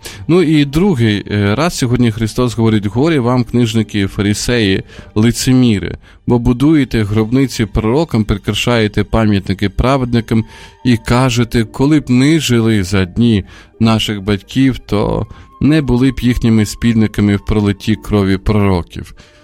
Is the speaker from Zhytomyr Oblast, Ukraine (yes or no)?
no; Sumy Oblast, Ukraine; До речі, в моїй рідній Сумській області є таке місто, як Путивлі